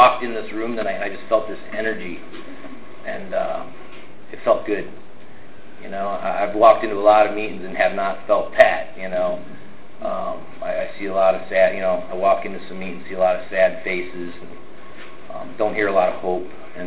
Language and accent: English; Detroit, Michigan, United States; I grew up in Detroit, Michigan. Go Red Wings.